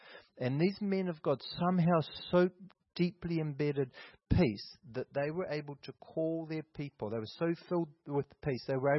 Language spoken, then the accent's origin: English; Manawatū-Whanganui, New Zealand; now in Christchurch, New Zealand; So we're from the Ruahini Ranges of Manawatu'awa.